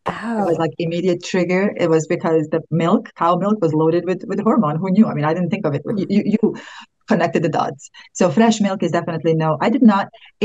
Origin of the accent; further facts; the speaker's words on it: Bosnia & Herzegovina; but I'm originally from Bosnia, so we are really heavy on milk and wheat.